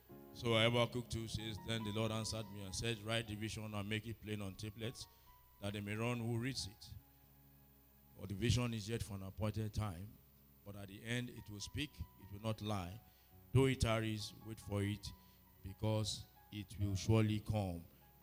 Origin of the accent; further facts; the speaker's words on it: Abeokuta, Ogun, Nigeria; I traveled, I went to Abeokuta, I went to my hometown, and on my way, I passed that spot.